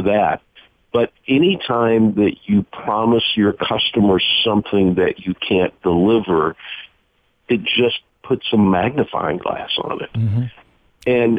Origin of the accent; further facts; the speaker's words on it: Greenville, Texas, United States; I mean, we both grew up in Greenville. There was that Sears down on Lee Street in Greenville, Texas.